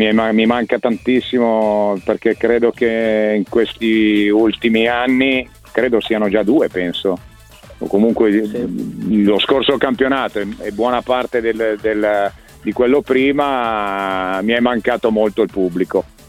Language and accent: Italian; Sicily, Italy; Sono siciliano.